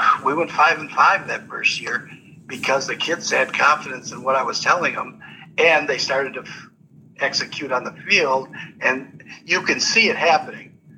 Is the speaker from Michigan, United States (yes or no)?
yes; Ann Arbor, Michigan, United States; For example, I grew up in Ann Arbor